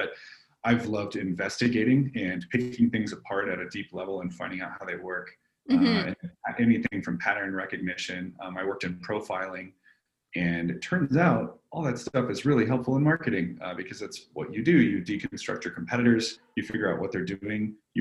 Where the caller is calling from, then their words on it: Denver, Colorado, United States; Tuning in from Denver, Colorado.